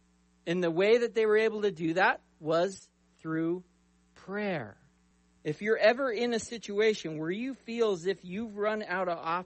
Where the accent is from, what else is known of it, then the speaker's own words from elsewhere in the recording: San Jose, California, United States; When I was a little kid, we grew up in the Bay Area down in San Jose.